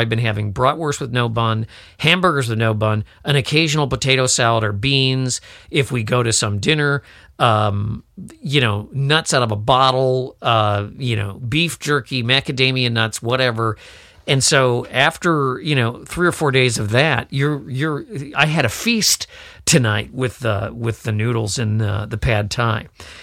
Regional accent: Italy; I was telling someone that I was from Italy

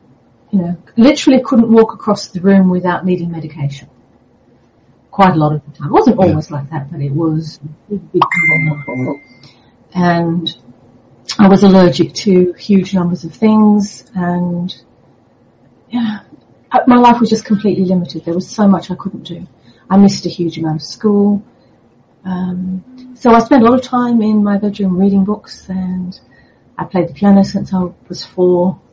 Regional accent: Sydney, New South Wales, Australia; moved away as an adult; now in England; I'm an Australian woman from Sydney growing up. Lived there until I was nearly 40, moved to England back in 2000. I'm a mum and a wife and an artist

